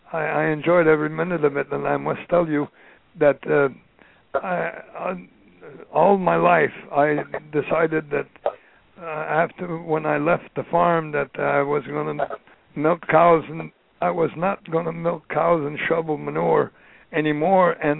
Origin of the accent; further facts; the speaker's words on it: Canada; now in Vermont, United States; I live in Vermont right now, right on the Canadian border, about 20 miles away from the farm I was raised on in Canada. I cross the border every day, just go back and forth